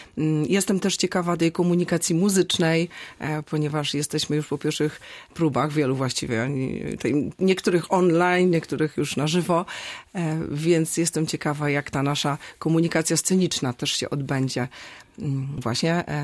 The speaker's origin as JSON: {"language": "Polish", "town": "Świnoujście", "region": "West Pomeranian Voivodeship", "country": "Poland", "tie": "born or raised there", "said": "wychowałam się w Świnoujściu. Mieszkałam tam do 19 roku życia"}